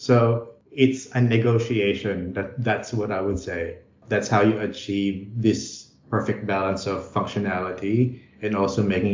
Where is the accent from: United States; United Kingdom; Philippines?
Philippines; English is a second language; now in Australia; Aussies like to speak. Like, so as a Filipino, I needed to learn how to be more assertive.